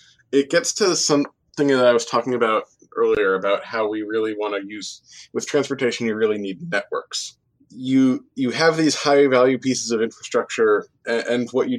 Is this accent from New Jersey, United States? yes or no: yes; New Jersey, United States; I grew up in New Jersey.